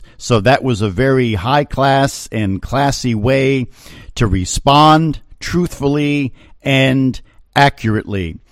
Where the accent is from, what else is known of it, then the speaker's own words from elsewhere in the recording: United States; Now, I'm an American, and I very much appreciate the right that we have to have elections and that we get to vote in our elections.